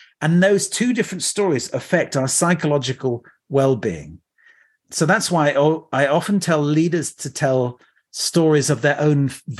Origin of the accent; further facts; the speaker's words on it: France; I grew up in France